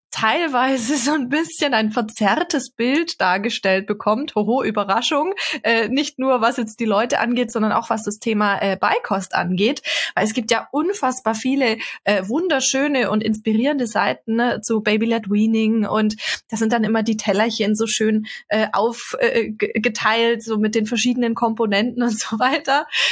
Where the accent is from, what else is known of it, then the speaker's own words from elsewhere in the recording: Bavaria, Germany; bei uns in Bayern